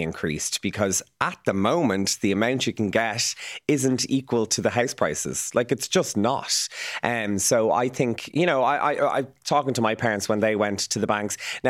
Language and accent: English; Dublin, Leinster, Ireland; the council house I grew up in Churchtown. We're being priced outside Dublin completely, but I actually want to live down the country